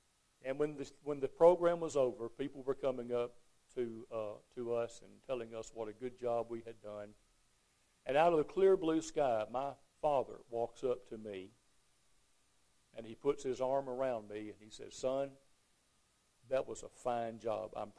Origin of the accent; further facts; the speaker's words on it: Alabama, United States; In my home growing up in Alabama, I didn't get a lot of verbal approval from my parents.